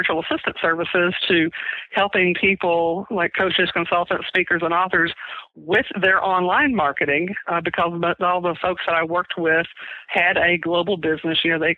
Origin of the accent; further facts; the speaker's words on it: Jasper, Texas, United States; Now, my hometown has no real big industries. You know, their biggest not any that I'm interested in at any rate. Their biggest industries are bass fishing and timber, neither of which were my target market.